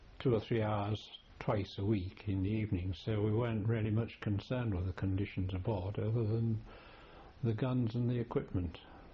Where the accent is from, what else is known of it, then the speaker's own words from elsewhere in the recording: Hull, Yorkshire and the Humber, United Kingdom; born there; I was born in Hull.